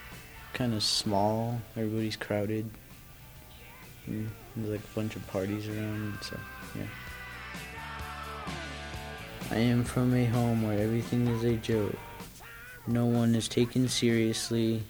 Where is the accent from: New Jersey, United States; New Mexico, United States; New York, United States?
New Mexico, United States; Albuquerque; born there; I was born here in Albuquerque at the hospital near Central. Yeah, I like ride by on the bus every day. I am from the city wasteland.